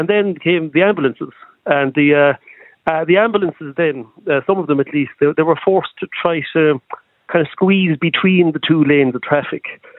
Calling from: Galway, Connacht, Ireland; I'm in Galway, Andrea. How are you?

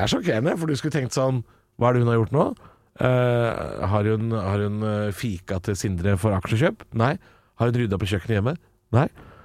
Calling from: Isfjorden, Møre og Romsdal, Norway; Jeg sitter hjemme i Isfjorden, som også er i Rauma, tror jeg.

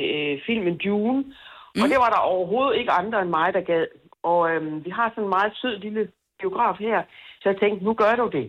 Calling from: Vordingborg, Zealand, Denmark; Jeg er fra Vordingborg.

